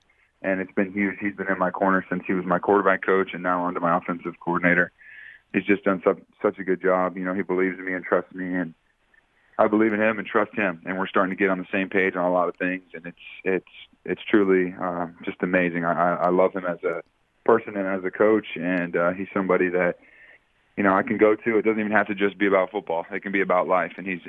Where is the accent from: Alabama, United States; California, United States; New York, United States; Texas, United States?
California, United States; Growing up in NorCal has been amazing. And, yeah, I went to Oak Ridge High School, and we were rivals with Folsom